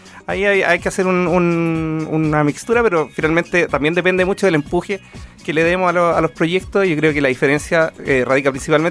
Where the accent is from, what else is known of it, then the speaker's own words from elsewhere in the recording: Rancagua, O'Higgins, Chile; Soy, bueno, un rancagüino. Crecí en Rancagua, estudié en Ingeniería Eléctrica en la USAT y trabajé en el sector privado, también en el sector público. Y en 2022 me nombraron Seremi de Energía y volví aquí a mi ciudad, a mis orígenes.